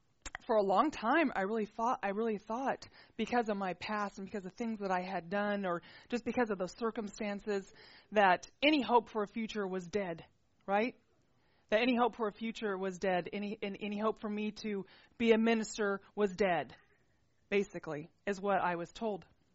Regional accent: Texas, United States; And I am from Texas, and I did have guns, so.

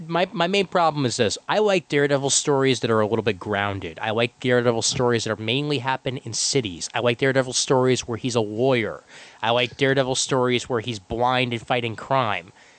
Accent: Brooklyn, New York, United States; accent: Brooklyn; Let me roll back my Brooklyn accent a little bit.

